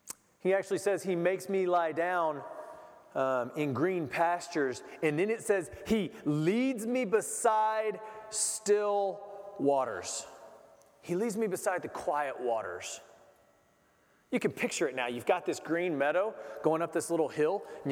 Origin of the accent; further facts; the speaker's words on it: United States; now in Honduras; I'm an American. I'm as American as any person you've ever met, probably. And I moved to Honduras.